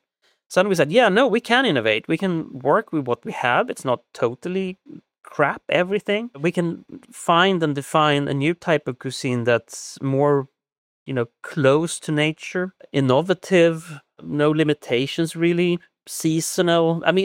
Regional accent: Sweden; English is a second language; But in my home country, people don't like to cook and they cook very badly.

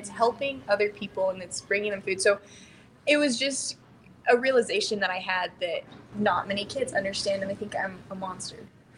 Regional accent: Corrales, New Mexico, United States; I am from Corrales, New Mexico, so a tiny village outside of Albuquerque. So I'm right outside the big city.

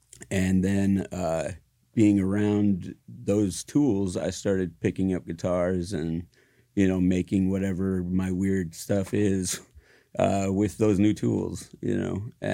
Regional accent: Ohio, United States; I grew up in Ohio, and my family comes from like a Mennonite, Amish Mennonite background.

